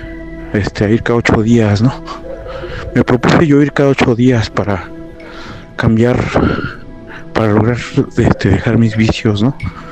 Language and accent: Spanish; Tlalpan, Mexico City, Mexico; soy de aquí de Tlalpan.